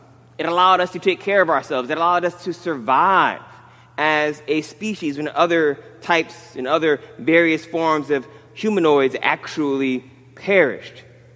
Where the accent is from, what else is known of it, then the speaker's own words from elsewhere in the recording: Michigan, United States; Now, I am from the Midwest. I am from semi-rural Michigan. I will tell you that this happening in the 90s was a big deal.